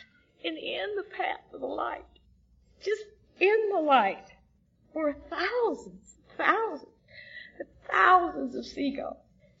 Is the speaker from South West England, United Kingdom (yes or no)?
no; Scotland, United Kingdom; I grew up a lot in Scotland, and this coast reminds me of the coast of Scotland, the Firth of Forth.